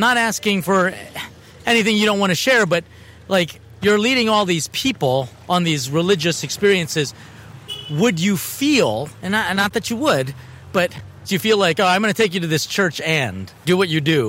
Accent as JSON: {"language": "English", "country": "Philippines", "said": "And I'm Filipino, so I love me some karaoke."}